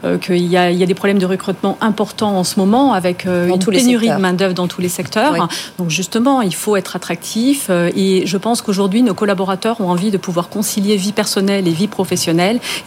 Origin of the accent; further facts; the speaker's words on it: Brittany, France; Moi, je suis bretonne pure souche.